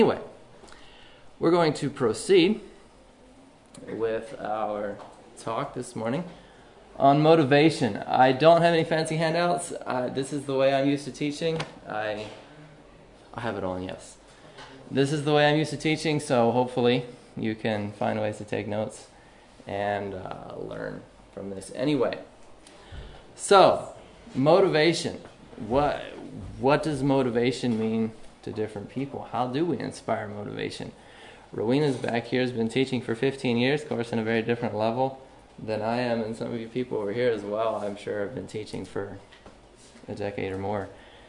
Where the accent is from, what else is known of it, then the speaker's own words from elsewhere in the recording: Tennessee, United States; also born or lived in Pennsylvania; That probably means Pennsylvania to a lot of you. I was born there. I did not live there very long. I grew up mostly in Tennessee and other places around the world.